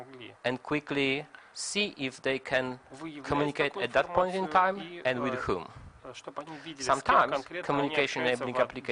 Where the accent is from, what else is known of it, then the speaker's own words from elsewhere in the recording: Poland; once again. I'm from Poland.